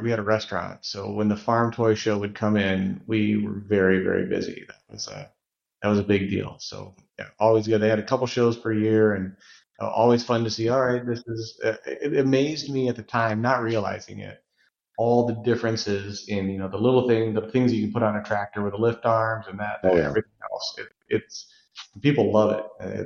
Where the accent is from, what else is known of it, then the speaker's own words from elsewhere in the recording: Iowa, United States; Oh, I grew up in Iowa.